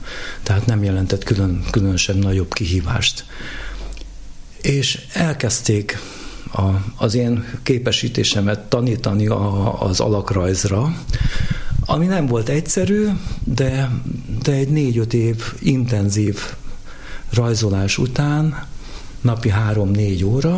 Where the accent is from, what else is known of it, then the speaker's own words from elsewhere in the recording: Budapest, Hungary; born there; Budapesten születtem.